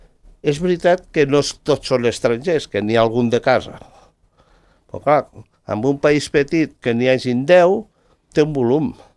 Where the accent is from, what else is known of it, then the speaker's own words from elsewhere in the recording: Andorra; I ho dic com a andorrà.